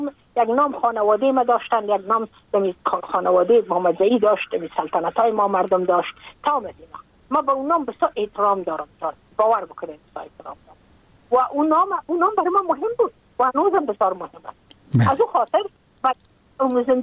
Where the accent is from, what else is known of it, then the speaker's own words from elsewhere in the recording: Afghanistan; moved away as an adult; now in United States; من که از افغانستان بقا آمدم من اون سال بودم 28 ساله